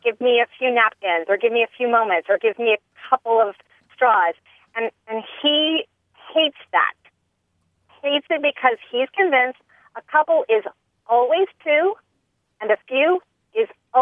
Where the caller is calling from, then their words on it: Tallahassee, Florida, United States; I'm calling from Tallahassee, Florida.